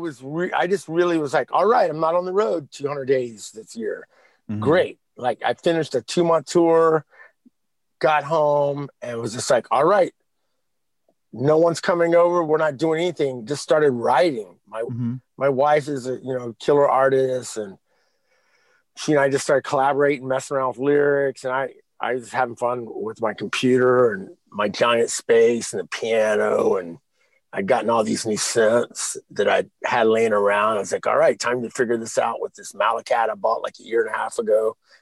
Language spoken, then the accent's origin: English; Houston, Texas, United States; Yeah, I grew up in Houston.